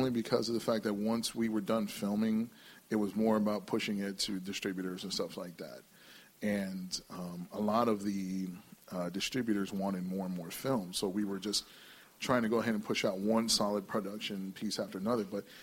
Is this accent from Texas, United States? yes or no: no; Connecticut, United States; also born or lived in Puerto Rico; now in Tampa, United States; I was born in Puerto Rico, but I was only there until like 5 months, and then I was in Connecticut the rest of the time.